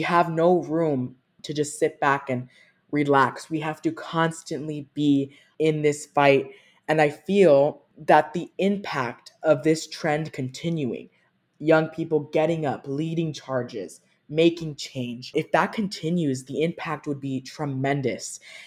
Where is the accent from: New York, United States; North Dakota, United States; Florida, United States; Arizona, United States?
Arizona, United States; Tucson; So I'm from Tucson, Arizona, born and raised. All my family was born and raised here, so it has been awesome to see my roots here.